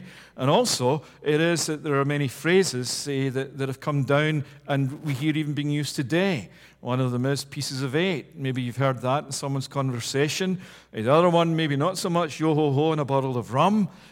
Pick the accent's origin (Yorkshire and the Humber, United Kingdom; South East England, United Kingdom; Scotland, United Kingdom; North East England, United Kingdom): Scotland, United Kingdom; Growing up in Scotland, one of the things that you had to do when you attended high school years was that you had to read a book that had the title Treasure Island.